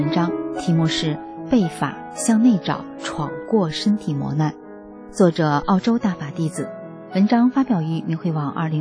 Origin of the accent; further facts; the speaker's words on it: China; moved away as an adult; now in Melbourne, Australia; 2017年1月底，我从中国来到了墨尔本